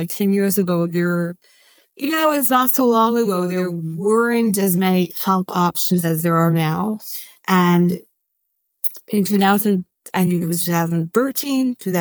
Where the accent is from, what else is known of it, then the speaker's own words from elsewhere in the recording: New York, United States; I'm originally from New York and I would travel. My job was in the city.